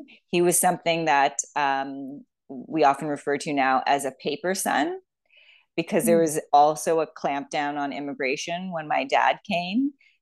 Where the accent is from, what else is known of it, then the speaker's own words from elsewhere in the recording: Toronto, Ontario, Canada; And I'll say, Toronto, I'm from Toronto.